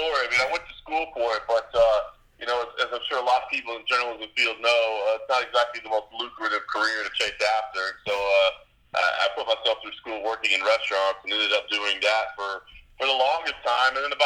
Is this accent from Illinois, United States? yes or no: no; Dallas, Texas, United States; also born or lived in Ohio; now in Las Vegas, United States; Yeah, I was born and raised in Dallas, and actually living in Ohio at the time that I ended up working full-time for MMA Junkie